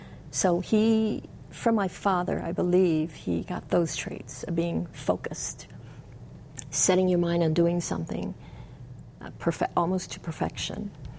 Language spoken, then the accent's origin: English; Palama, Hawaii, United States; when I grew up in Palama, proud to say that I'm a product of Marite housing.